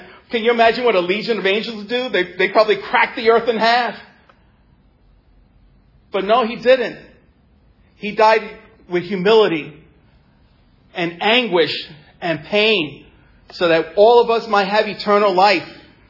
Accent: New York City, New York, United States; I am so proud and happy I grew up in New York City.

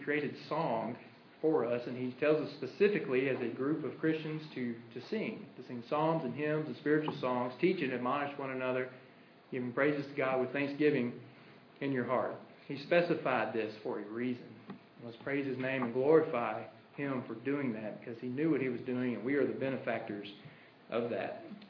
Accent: Mississippi, United States; I think about the congregation I grew up in South Mississippi. We had about 25 to 30 people.

